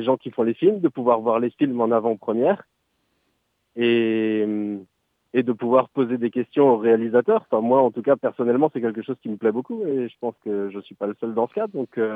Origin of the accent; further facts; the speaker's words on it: Brittany, France; Bah, la Bretagne, je suis breton, donc forcément ça m'intéresse qu'elle puisse être présente dans le cinéma.